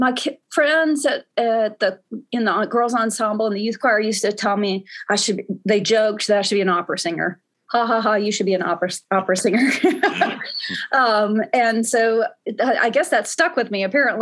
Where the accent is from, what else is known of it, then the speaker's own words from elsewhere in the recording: Macon, Georgia, United States; They actually met at Mercer, and I grew up in Macon, Georgia.